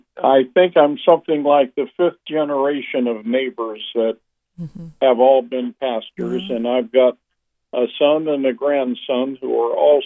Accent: Paw Paw, Michigan, United States; born there; Well, I was born in the Baptist parsonage on the kitchen table, delivered by a midwife in 1929 in Popo, Michigan.

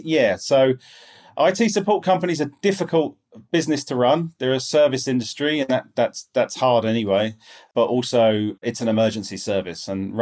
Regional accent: England, United Kingdom; moved away as an adult; now in Ireland; I am an Englishman, which is why I'm speaking with the funny accent. But I've lived in Ireland 25 years this month, actually. So, came to Ireland 25 years ago, 1998, straight out of college

